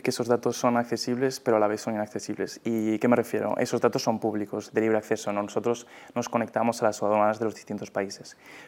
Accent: Cuenca, Castilla-La Mancha, Spain; Yo soy de Cuenca, estudié también en la Universidad de Valencia, estuve 2 años allí y luego partimos a la Universidad de Carolina del Norte en Wilmington.

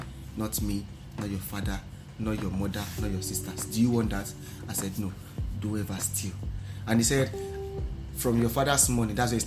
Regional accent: Mushin, Lagos, Nigeria; I grew up in Mushi, Akala to be precise.

